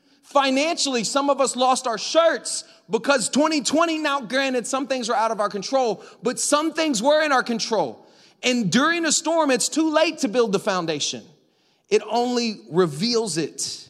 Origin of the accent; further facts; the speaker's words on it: Florida, United States; But I'm from Florida where we get storms like this.